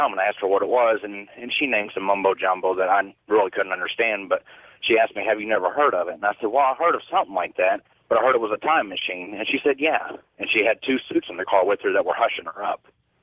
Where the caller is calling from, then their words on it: Fayetteville, North Carolina, United States; Hi, George. … I'm calling from Fayetteville, North Carolina.